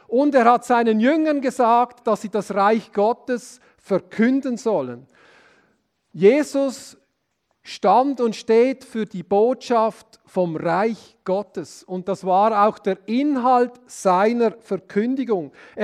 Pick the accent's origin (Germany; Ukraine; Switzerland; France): Switzerland; Basel area; Ussi und ich, wir kommen ja aus der Agglomeration von Basel.